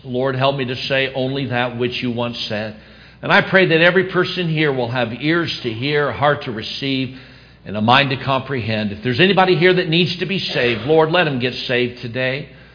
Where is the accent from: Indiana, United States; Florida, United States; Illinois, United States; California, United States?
Indiana, United States; Anderson; born there; my mom I was born in Anderson, Indiana, and that's where my mom grew up